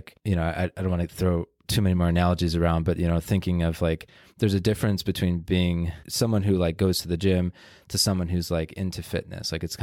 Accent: United States; I'm a man, I'm American, I come from an Italian bloodline.

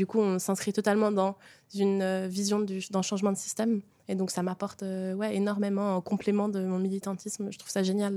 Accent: Geneva, Switzerland; j'ai 24 ans, j'ai grandi à Genève

